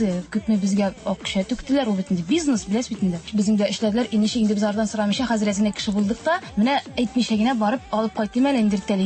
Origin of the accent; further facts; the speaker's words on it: Yana Ibray, Tatarstan, Russia; мин авылдан чыктым, Аксубай районыннан, Яңа Ибрай авылыннан чыккан кыз мин.